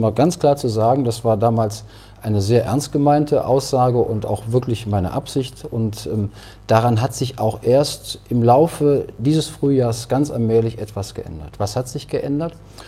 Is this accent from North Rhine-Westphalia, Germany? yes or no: yes; Engelskirchen, North Rhine-Westphalia, Germany; dass ich in die Stadt zurückgekommen bin, in der ich geboren wurde. Und ich merke, meine Heimat Engelskirchen, in der ich aufgewachsen bin und auch als Erwachsener noch lange gelebt habe, die ist sehr nah dran am Bergisch Gladbach.